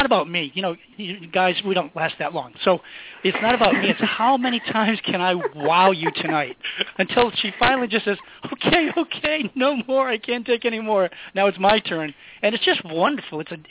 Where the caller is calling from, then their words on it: Hull, Massachusetts, United States; I'm calling from Hull Heaven.